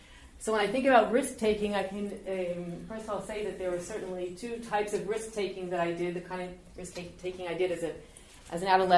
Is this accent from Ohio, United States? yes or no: yes; Dayton, Ohio, United States; I grew up in Dayton, Ohio, in the cornfields of Dayton, Ohio. I grew up in a fairly assimilated Jewish home